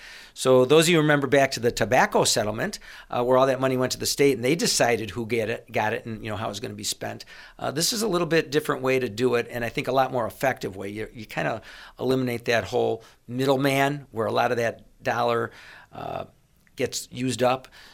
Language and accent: English; Chicago, Illinois, United States; we saw a heroin problem where I grew up in the Chicago area, as well as LSD.